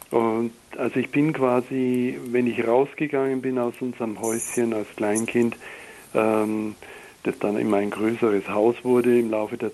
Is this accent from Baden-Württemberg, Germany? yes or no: no; Buchenhüll, Bavaria, Germany; Eben in Wald oder in die Natur des Altmühltals, wo ich herkomme.